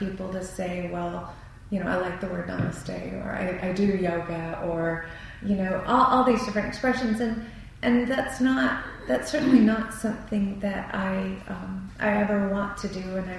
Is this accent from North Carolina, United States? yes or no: yes; North Carolina, United States; I did not know very much at all about Buddhism growing up in North Carolina.